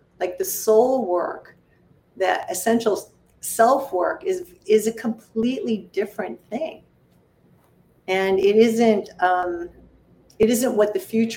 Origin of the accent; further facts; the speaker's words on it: New York City, New York, United States; And, I'm a New Yorker, so I can say it that way.